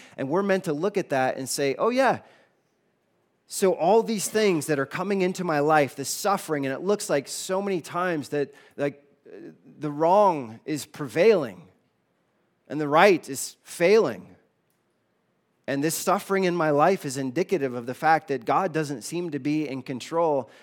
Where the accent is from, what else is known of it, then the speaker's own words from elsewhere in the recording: South Carolina, United States; So I grew up in South Carolina. They have this thing in South Carolina called NASCAR, okay?